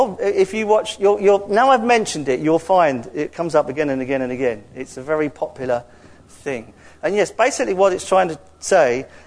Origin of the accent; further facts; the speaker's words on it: England, United Kingdom; It's German and I'm English. Whenever did an Englishman pronounce German correctly?